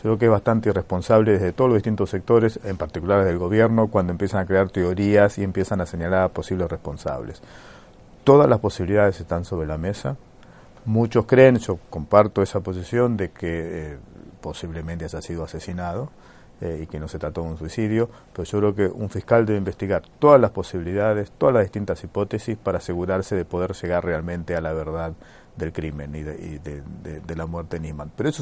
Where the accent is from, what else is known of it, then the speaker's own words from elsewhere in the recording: Argentina; en Argentina, yo soy argentino, estudié en Argentina Derecho